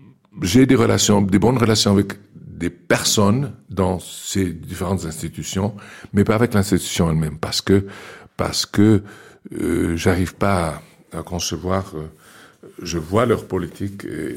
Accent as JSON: {"language": "French", "country": "France", "also_born_or_lived": "Switzerland", "accent": "Swiss", "said": "je suis français, mais en France, on me demande toujours d'où je viens. Et en Suisse, je suis pas suisse, j'ai vécu en Suisse, mais j'ai un accent suisse, je l'ai peut-être perdu."}